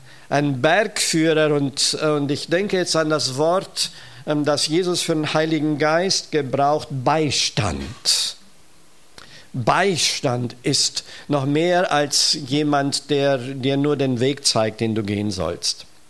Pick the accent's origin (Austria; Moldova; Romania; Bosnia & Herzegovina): Romania; German is a second language; now in Germany; Wir kommen aus Rumänien und haben doch viele Bergtouren in den Karpaten gemacht